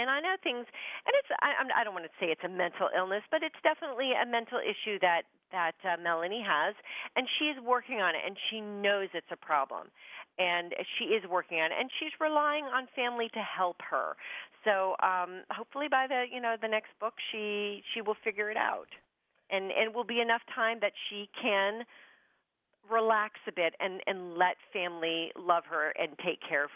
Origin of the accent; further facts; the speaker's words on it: London, United Kingdom; I grew up in London because of my dad's job.